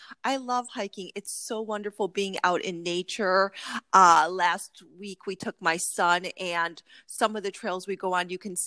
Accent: Midwest, United States; now in California, United States; I grew up in the Midwest. We did not have mountains then, and it was really cold

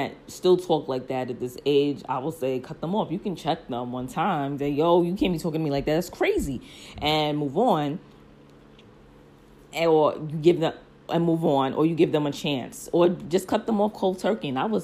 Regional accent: Brooklyn, New York, United States; And when I was younger, I think just from growing up in Brooklyn, people always did say, shut the fuck up.

